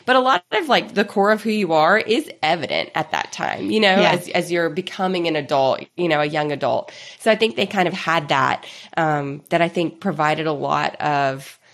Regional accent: the South, United States; I loved Taylor because I'm from the South and I could just picture exactly her character

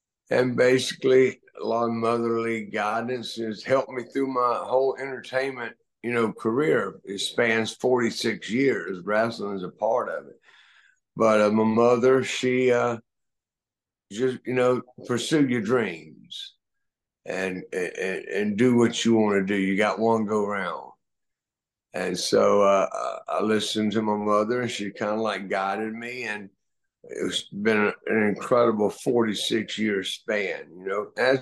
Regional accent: Mooresville, North Carolina, United States; Well, I was from Mooresville, North Carolina, and grew up in an old textile family.

